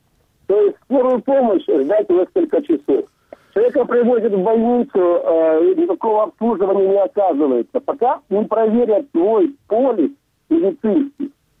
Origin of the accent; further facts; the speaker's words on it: Sevastopol, Ukraine; Мне 49 лет, я родился в Севастополе. Я наполовину русский, наполовину украинец. То есть для меня этот город был родным.